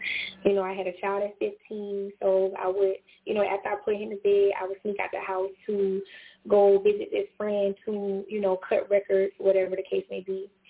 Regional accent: Orangeburg, South Carolina, United States; I also put out a song with a local rapper from my hometown of Orangeburg, South Carolina.

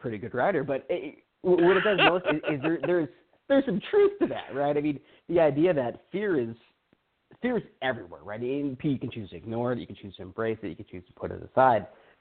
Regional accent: California, United States; I'm from California.

